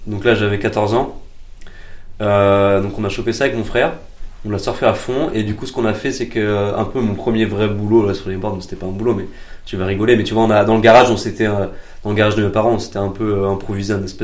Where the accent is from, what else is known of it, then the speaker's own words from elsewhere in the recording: La Rochelle, Nouvelle-Aquitaine, France; j'ai grandi à La Rochelle, donc si tu veux, c'est quand même. C'est quand même un environnement nautique, tu vois.